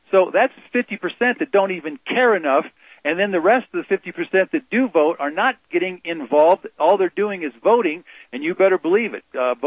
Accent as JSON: {"language": "English", "country": "United States", "said": "Now, I'm an American. I don't care. I cannot be called a hyphenated American."}